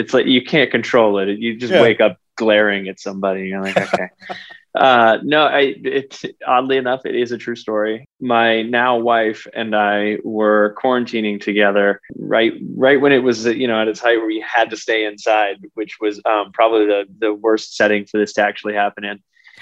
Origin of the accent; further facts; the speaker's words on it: Texas, United States; So I grew up in Texas. That's the cowboy.